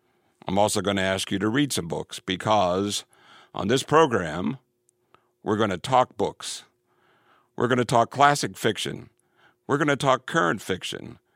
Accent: Ireland

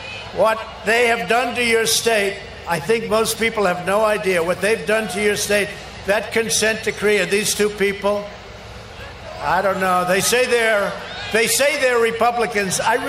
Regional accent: Georgia, United States; because we are Americans and we are from Georgia.

